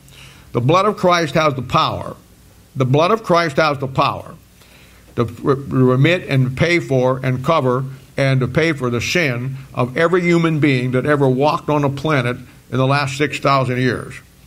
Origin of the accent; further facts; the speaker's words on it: Canton, United States; When I grew up back in Canton, when I grew up in the era of the old boys that were the last of the last of the Philadelphian church age